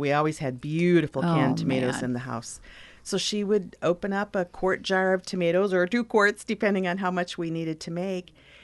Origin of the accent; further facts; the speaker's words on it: Michigan, United States; I grew up in Michigan, and that is such a Midwestern thing.